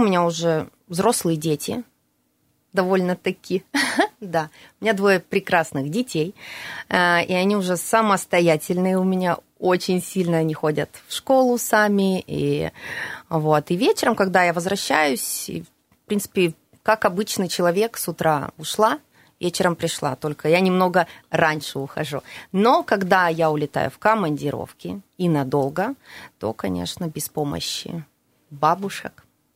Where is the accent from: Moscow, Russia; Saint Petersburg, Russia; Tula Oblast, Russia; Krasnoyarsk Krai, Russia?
Krasnoyarsk Krai, Russia; Nazarovo; Я из Назарова.